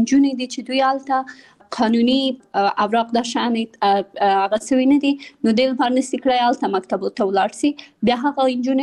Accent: Kabul, Afghanistan; born there; also born or lived in Pakistan; بنسټ ایښودونکی یم. زه په کابل کې زیږیدلی یم او خپل ابتدایي تعلیمات مې په پاکستان کې کړی او بیا ثانوي او بیرته پوهنتون مې په کابل کې ویلره.

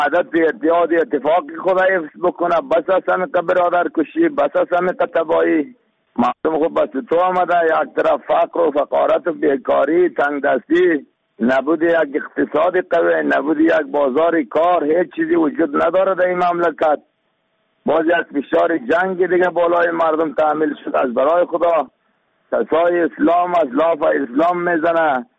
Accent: Afghanistan; ما شما افغان هستیم

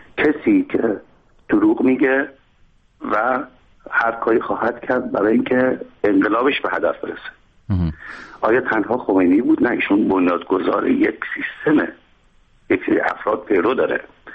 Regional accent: Iran; من به عنوان یک ایرانی که هم دوره اون شاه خدا بیاموز بودم و هم این دوران بعد از انقلاب در جنگ و دورانی هم خود از کشور زندگی کردم

